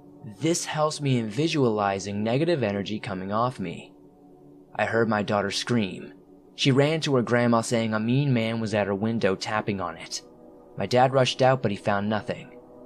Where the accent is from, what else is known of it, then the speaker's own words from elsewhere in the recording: Pittsburgh, Pennsylvania, United States; I am somebody who spends most of their time outdoors, and I'm from Pittsburgh, Pennsylvania.